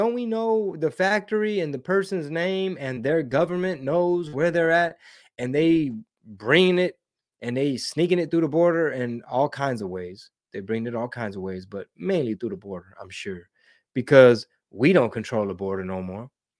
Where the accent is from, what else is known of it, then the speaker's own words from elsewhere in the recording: Houston, Texas, United States; I'm born and raised in Houston. I love Houston. Houston's awesome.